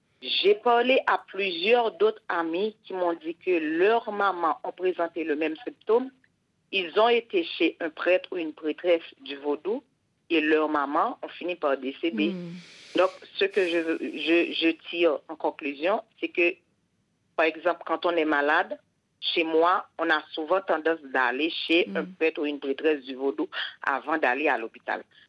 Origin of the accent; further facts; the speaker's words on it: Haiti; chez nous en Haïti